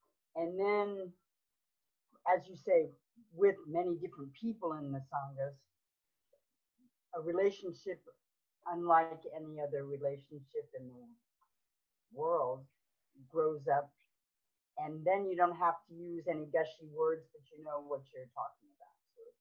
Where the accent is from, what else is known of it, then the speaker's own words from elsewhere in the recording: United States; as an American especially, this can quickly turn into Hallmark card material.